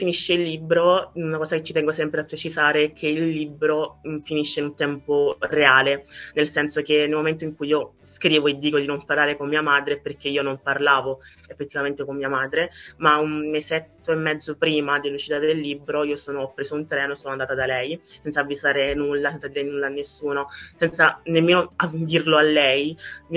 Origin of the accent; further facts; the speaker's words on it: Nigeria; now in Italy; per il mio paese d'origine, non ero abbastanza nigeriana, poi non potevo essere abbastanza italiana per quello che ero fuori.